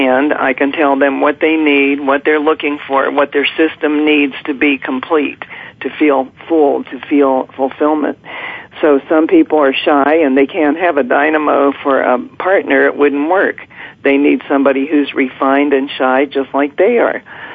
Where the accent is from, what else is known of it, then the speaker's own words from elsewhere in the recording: Ohio, United States; first of all, I'm 9 years older. I come from Ohio.